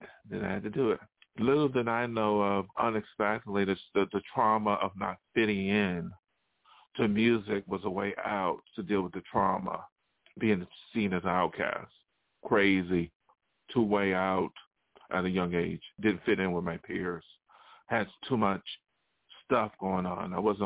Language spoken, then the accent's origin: English; Buffalo, New York, United States; And I went back and forth to my hometown in upstate New York, Buffalo, and I was in New York City.